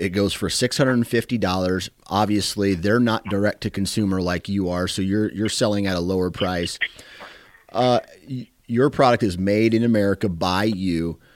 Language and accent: English; Iowa, United States; you live in the Northeast and I'm from Iowa here